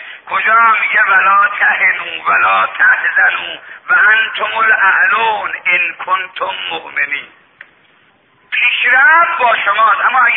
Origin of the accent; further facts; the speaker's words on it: Mashhad, Razavi Khorasan, Iran; یعنی دونه تو بازار مشهد، من بچه مشهدم، بچه اینجا،